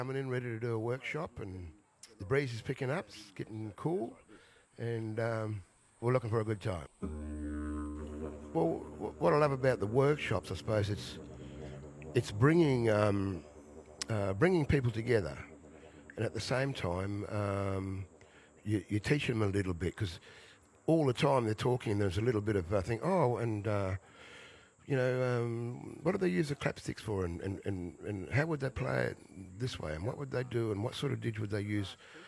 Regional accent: Western Australia, Australia; I'm Yamaji, Widi, Wongai, Western Australia. It's my mother's side.

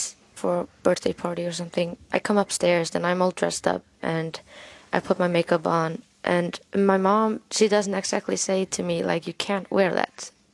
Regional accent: Iceland; from Iceland.

